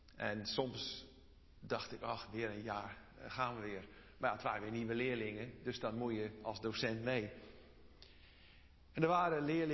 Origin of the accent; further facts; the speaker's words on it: Netherlands; Ik ben getogen hier in Nederland. Ik voel me ook Nederlander. Maar ik heb een Chinees uiterlijk.